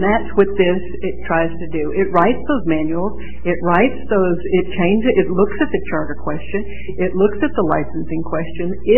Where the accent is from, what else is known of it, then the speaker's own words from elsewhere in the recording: Dallas, Texas, United States; I was raised in Dallas, sir.